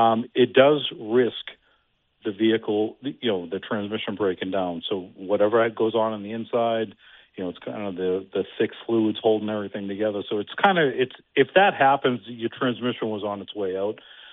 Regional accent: United States; born there; it pains me to say this because I was born in America, I love America

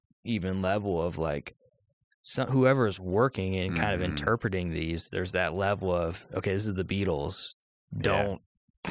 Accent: Pennsylvania, United States; I grew up in Pennsylvania.

